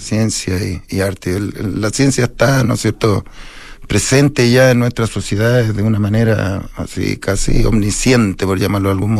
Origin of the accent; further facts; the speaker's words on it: Vicuña, Coquimbo, Chile; efectivamente yo soy de Vicuña, de padres nacidos allá, hijos a su vez de padres nacidos allá